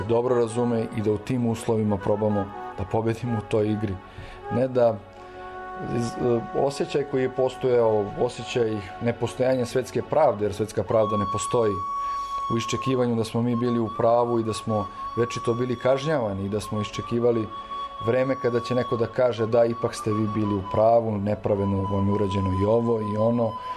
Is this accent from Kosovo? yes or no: yes; Ajvalija, Pristina District, Kosovo; now in Gračanica, Kosovo; Ja sam inače poreklom originalno iz Ajvalje, selo pored Gračanice, većinski albansko.